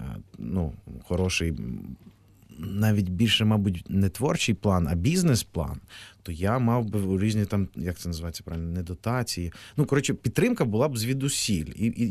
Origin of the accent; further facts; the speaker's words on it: Nadvirna, Ivano-Frankivsk Oblast, Ukraine; у моєму рідному місті Надвірна, Івано-Франківської області